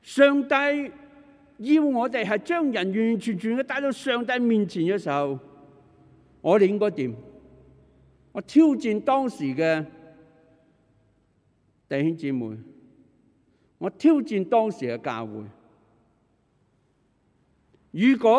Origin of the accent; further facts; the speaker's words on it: Tuen Mun, New Territories, Hong Kong; 我想着回屯门的，因为我在屯门大的